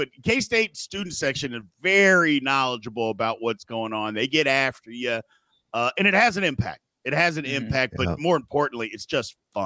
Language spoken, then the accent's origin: English; Louisville, Kentucky, United States; You know, I grew up in Louisville.